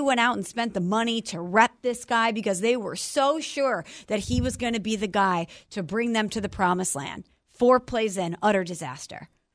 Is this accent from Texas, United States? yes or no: no; St. Louis, Missouri, United States; because I'm from St. Louis. We don't have a team.